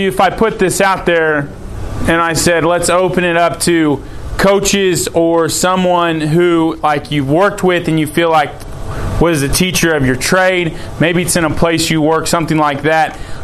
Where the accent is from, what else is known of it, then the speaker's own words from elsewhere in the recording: Baxter Springs, Kansas, United States; I grew up in Baxter Springs, Kansas. We had 272 kids in the high school when I was there, three Catholics in the high school.